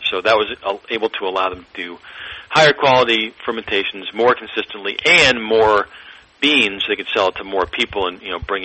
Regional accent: Massachusetts, United States; also born or lived in Los Angeles; Well, I'm from Western Massachusetts originally, okay, and I went to school at Emerson College, which is in Boston. But then I went out to L.A. for 23 years, and we just came back in 2015.

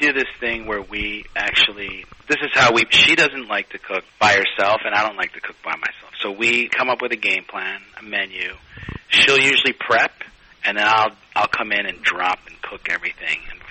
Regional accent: Chicago, Illinois, United States; Growing up in Chicago, where there's a huge Mexican population, yeah, you couldn't help but be influenced by the culture

